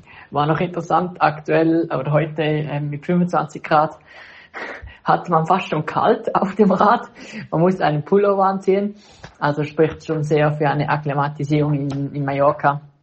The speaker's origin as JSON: {"language": "German", "country": "Switzerland", "said": "das, was wir als Schweizer gewohnt sind bei den Pässen"}